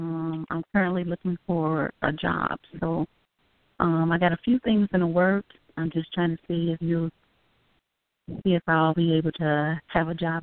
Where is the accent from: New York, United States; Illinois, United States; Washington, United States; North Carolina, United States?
Illinois, United States; Chicago; My birthday is October 7th, 1978, and I'm from Chicago, Illinois.